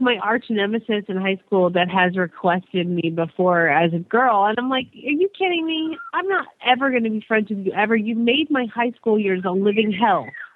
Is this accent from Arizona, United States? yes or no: yes; Phoenix, Arizona, United States; from Phoenix, Arizona